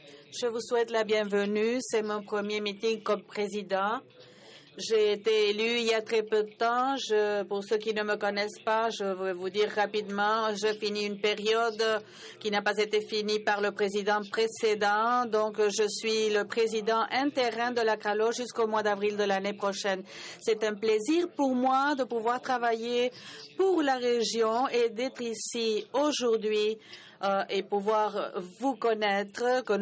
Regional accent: Argentina; Je viens de l'Argentine et je suis à la charge de la présidence.

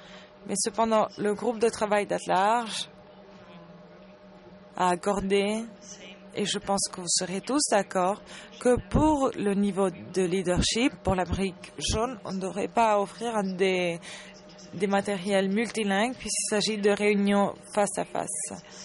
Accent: Germany; French is a second language; moi, par exemple, je suis allemande

